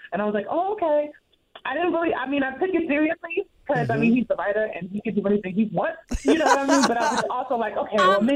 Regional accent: New Jersey, United States; I'm from North New Jersey, so I got the hood up in me.

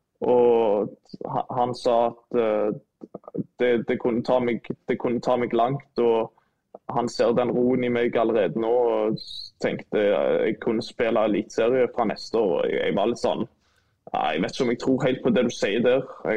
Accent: Stavanger, Rogaland, Norway; Jeg er fra Stavanger, det blir ikke mer random enn det her da. Og jeg flyttet jo flere ganger, 6-7-8 ganger tror jeg, litt frem og tilbake, jeg bodde på alle campinghusene som var.

